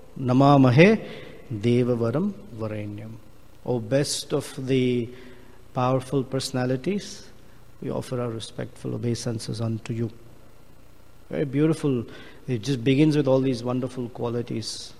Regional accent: India; now in United States; I come from India. We've taught very complex sentences. So when I came to America and started writing my reports

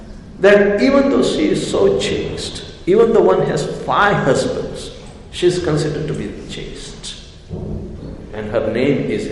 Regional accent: India; If we follow the tradition, which is coming down from the Vedic tradition, we are so proud being Indian that we follow.

